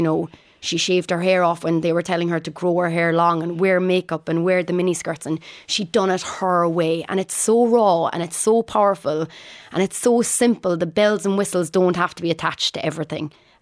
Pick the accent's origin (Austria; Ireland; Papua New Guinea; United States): Ireland; accent: Irish; I was always told at the start of my career not to sing in my Irish accent, that my diction was shocking.